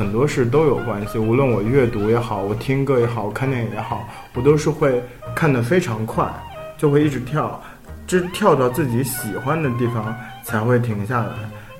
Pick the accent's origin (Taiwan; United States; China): Taiwan; 没关系了，我们都台湾人。